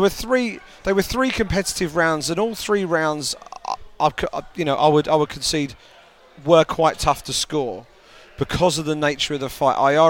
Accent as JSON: {"language": "English", "country": "United Kingdom", "said": "obviously I'm a British journalist."}